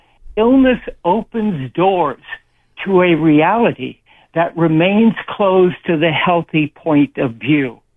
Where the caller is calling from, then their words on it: Santa Cruz, California, United States; I'm calling from Santa Cruz.